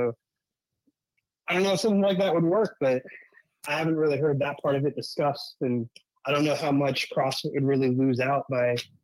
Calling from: Tampa, Florida, United States; I'm from Tampa, Florida.

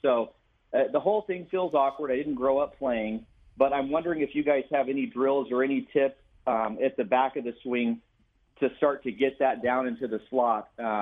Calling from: Redondo Beach, California, United States; Calling from Redondo Beach, California.

